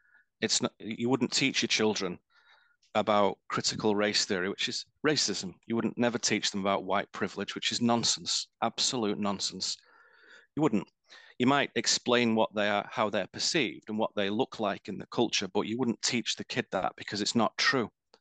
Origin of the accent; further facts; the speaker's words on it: England, United Kingdom; it's very sobering to remember, especially as an Englishman